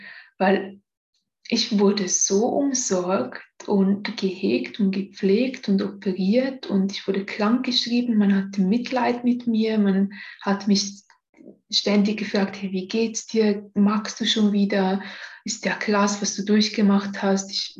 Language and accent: German; Switzerland; first language Romansh; German is a second language; so ein Engelsgebet auf meiner Muttersprache, Rätoromanisch.